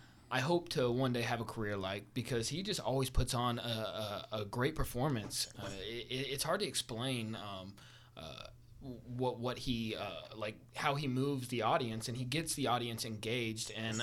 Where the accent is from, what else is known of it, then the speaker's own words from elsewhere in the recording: Arkansas, United States; I'm actually from Northwest Arkansas. Actually, tomorrow, it'll be a year of being out here.